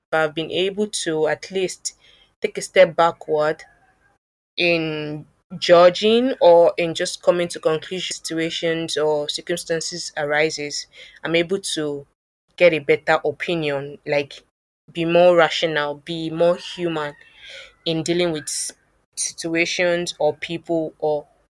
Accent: Kwara, Nigeria; now in Lagos, Nigeria; I am from the Yoruba-speaking tribe of Nigeria, and I'm a Yoruba girl from Kwara. My parents, they are from Kwara State.

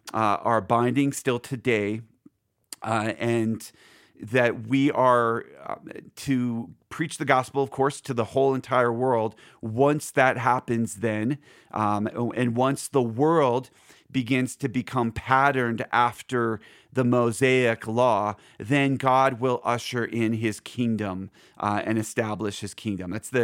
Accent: Philadelphia, Pennsylvania, United States; Again, I'm from Philly, so that's my hood. That's my home territory.

